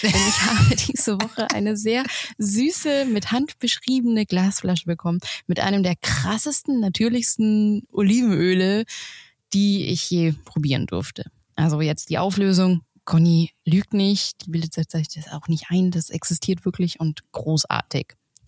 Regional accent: Bavaria, Germany; in wunderschönen München, in meiner Heimat Bayern

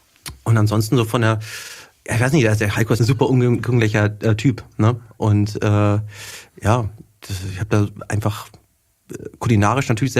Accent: Wetter, Germany; sodass ich bei uns zu Hause quasi in Wetter, wo ich herkomme, im Krankenhaus habe ich das gemacht

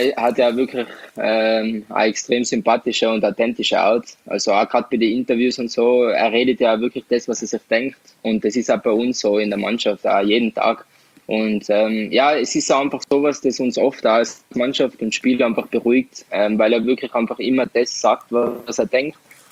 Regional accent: Tyrol, Austria; bei uns in Tirol sagt man, jetzt kommt dann der Langs.

